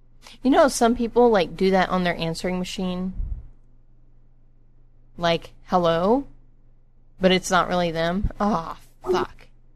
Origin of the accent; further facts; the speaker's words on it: Pennsylvania, United States; moved away; I just moved here from Pennsylvania, so... Yeah, I don't know why that weirds everybody out when I call with a Pennsylvania number. I mean, I'm from Pennsylvania.